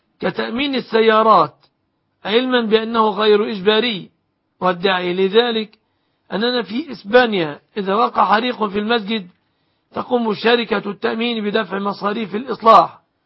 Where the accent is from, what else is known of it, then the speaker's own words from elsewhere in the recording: Egypt; أسأل الله أن يحفظ بلادنا مصر آمنة مطمئنة